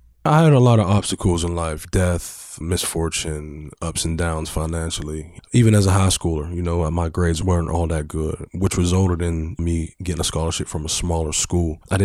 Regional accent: Garfield, Pennsylvania, United States; I was born and raised in Garfield, Kincaid Street.

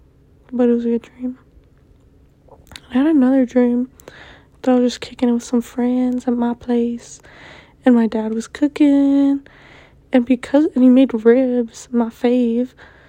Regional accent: United States; You know, I was born and raised in America.

